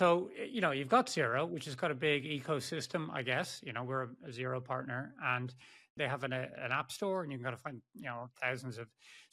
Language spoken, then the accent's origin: English; Ireland; As an Irish guy, I can appreciate that.